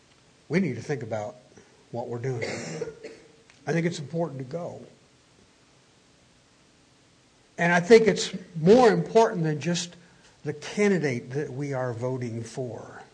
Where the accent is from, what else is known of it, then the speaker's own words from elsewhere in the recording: Woodstock, New York, United States; not far from, about an hour and a half, 2 hours from where I grew up in Woodstock, New York.